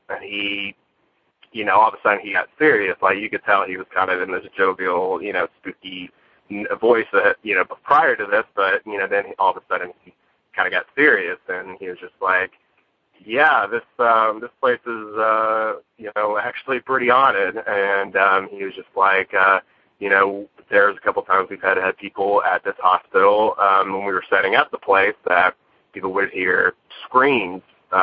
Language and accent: English; Arkansas, United States; I'm from Arkansas.